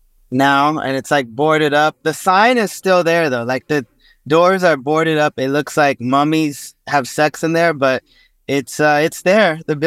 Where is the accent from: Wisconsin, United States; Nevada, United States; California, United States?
California, United States; San Jose; I'm in the South Bay right now. San Jose, Shark City. It's my hometown.